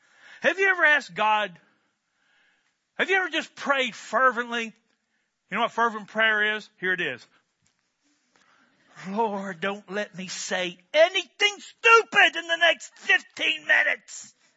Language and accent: English; United States; I'm a boy from Barron County.